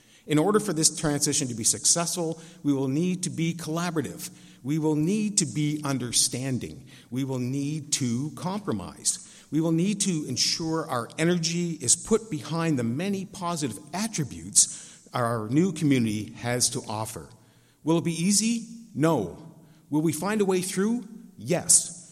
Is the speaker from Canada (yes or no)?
yes; Sackville, New Brunswick, Canada; I was born and raised here in Sackville, living here 55 of my 60 years.